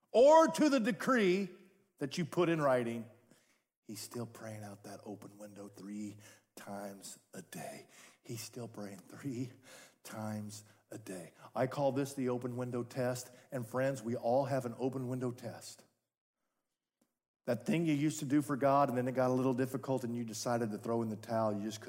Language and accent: English; Seattle, Washington, United States; You know I'm from Seattle, right?